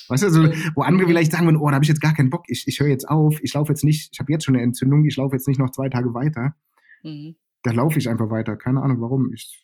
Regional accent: Berlin, Germany; Groß geworden bin ich im Westen von Berlin

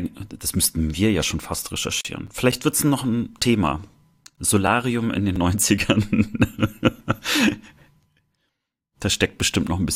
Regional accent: Germany; ich habe ja meine Kindheit meistens im Sommer in der Sowjetunion verbracht, irgendwie so 3 Monate. Und dort war ich immer das blasse Kind aus der DDR.

